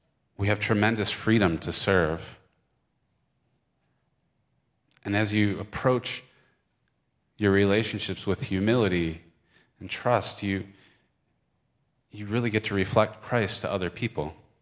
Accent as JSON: {"language": "English", "region": "Michigan", "country": "United States", "accent": "Michigan", "said": "I was all over the map on which region of England I was doing, so I'm just going to use my Michigan accent."}